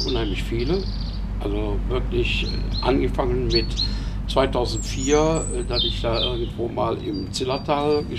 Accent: Rommerskirchen, North Rhine-Westphalia, Germany; da geboren bin, lebe ich.

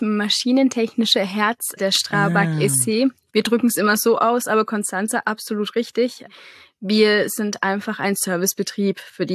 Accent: Coburg, Bavaria, Germany; now in Munich, Germany; Also ich komme nicht aus München, also da, wo ich jetzt arbeite, sondern ja ein bisschen oberhalb von Bayern, sage ich mal, aus Coburg.

